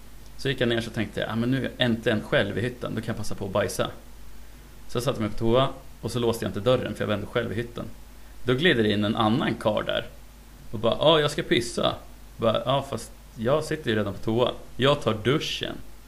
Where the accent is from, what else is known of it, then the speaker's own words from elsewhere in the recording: Boxholm, Östergötland, Sweden; Men jag är från Boxholm.